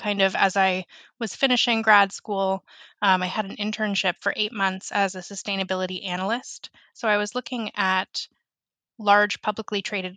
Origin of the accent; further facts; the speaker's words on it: Vermont, United States; Yeah, growing up in Vermont, sustainability was really prevalent throughout the business community